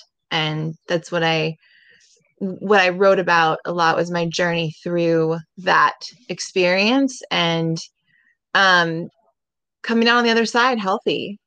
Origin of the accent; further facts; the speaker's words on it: Seattle, Washington, United States; moved away as an adult; So I am from Seattle, Washington. I was born there and raised there, and then went to Villanova University, where I played softball.